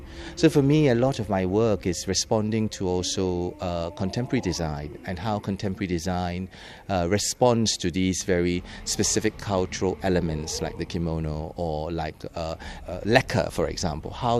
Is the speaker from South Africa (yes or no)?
no; Singapore; for me as a Singaporean, it's very far away because everything is hard and constructed in Singapore